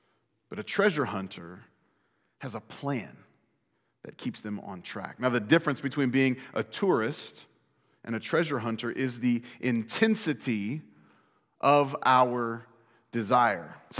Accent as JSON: {"language": "English", "town": "Fairborn", "region": "Ohio", "country": "United States", "tie": "born or raised there", "said": "The museum is in my hometown, Fairborn, Ohio"}